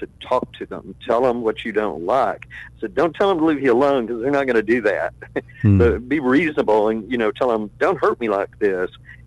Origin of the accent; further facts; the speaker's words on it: Burnet, Texas, United States; born there; I was born in Burnett. I lived in Sigaville.